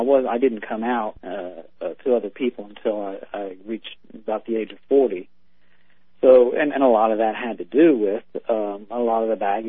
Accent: United States; Well, I grew up in a small town, right where Ohio, Kentucky, and West Virginia meet.

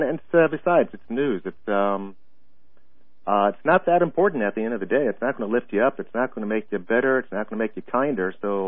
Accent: Tallahassee, Florida, United States; I used to work, I was from Tallahassee, and I used to work for the Tallahassee Memorial Regional Hospital as a counselor

